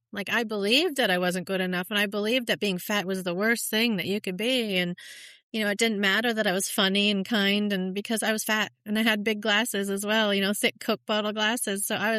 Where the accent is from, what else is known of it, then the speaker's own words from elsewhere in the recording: Canada; now in Australia; I'm living in Australia at the moment. I'm Canadian